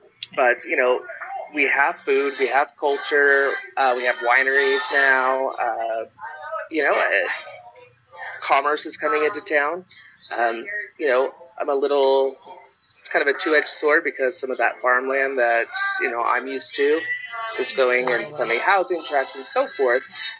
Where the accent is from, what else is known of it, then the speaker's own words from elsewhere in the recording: Fresno, California, United States; I'm number 5 of 6 kids raised on a farm in the western side of F